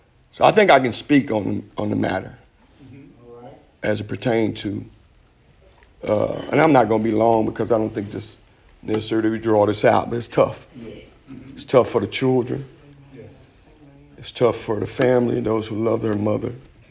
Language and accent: English; Hemphill, Texas, United States; now in Houston, United States; I'm from Hemp Hill